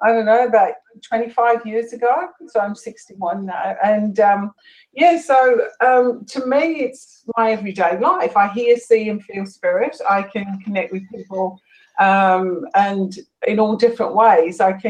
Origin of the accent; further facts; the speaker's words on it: England, United Kingdom; Well, I come from England